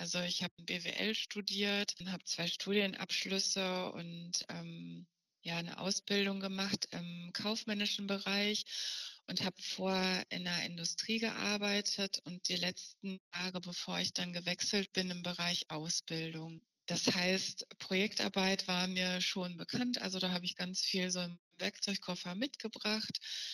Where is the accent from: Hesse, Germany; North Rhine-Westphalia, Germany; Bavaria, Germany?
North Rhine-Westphalia, Germany; Schalksmühle; Ich bin selber auch in Schalksmühle groß geworden.